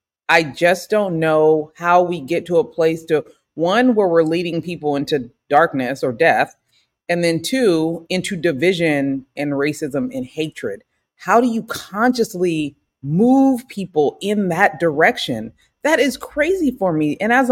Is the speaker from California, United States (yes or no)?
yes; California, United States; Sometimes though, I think I'm like, maybe it's because we're from the Bay Area.